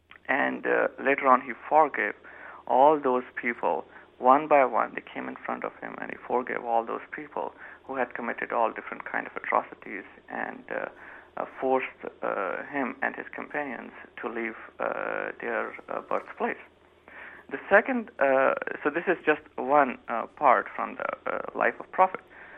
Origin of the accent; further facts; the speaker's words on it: Pakistan; but I am basically from Pakistan. So I can tell about experience that I have seen over there.